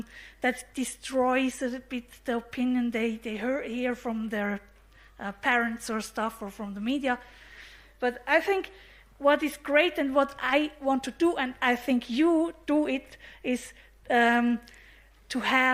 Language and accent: English; German-speaking Switzerland, Switzerland; I'm from Swiss Germany. Swiss Germany.